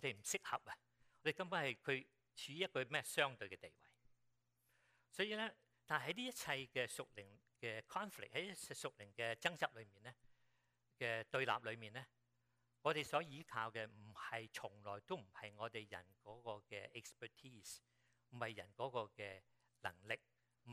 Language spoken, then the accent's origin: Chinese; Guangdong, China; 好像我们广东人讲两个字，多余，多余，完全是多余